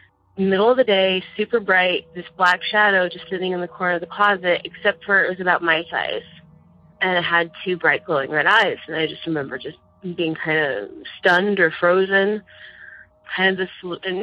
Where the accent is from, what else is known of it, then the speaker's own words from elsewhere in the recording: South Dakota, United States; I'm from South Dakota.